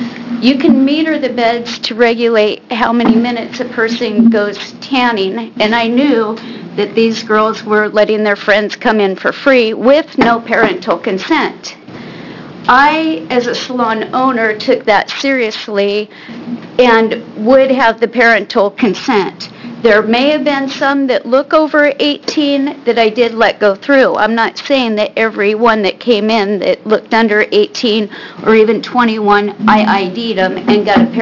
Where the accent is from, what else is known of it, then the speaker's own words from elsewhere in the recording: Estacada, Oregon, United States; I'm from Estacada, Oregon.